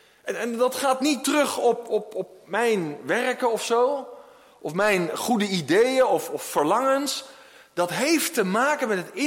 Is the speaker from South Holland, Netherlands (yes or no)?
yes; 's-Gravenzande, South Holland, Netherlands; En ik ben opgegroeid in Schravenzanden, de Hoek van Holland daar.